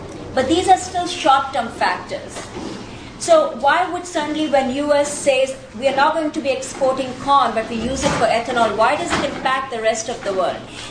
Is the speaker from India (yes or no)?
yes; India; when I was growing up in India